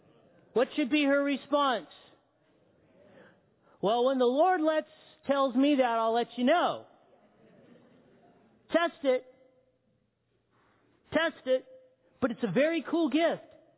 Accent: Big Bear, California, United States; up in Big Bear, where I was born and raised. I'm a hick from Big Bear. I can say hick because I'm one. I'm a country boy. Grew up in the mountains.

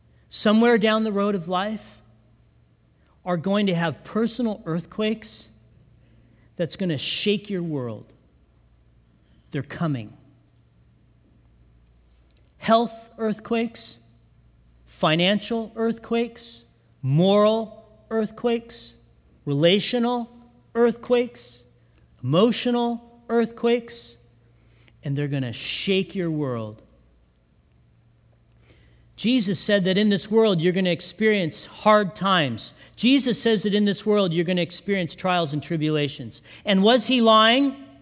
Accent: California, United States; You know, for me that's born and raised in California, I just know how to go along for the ride, okay?

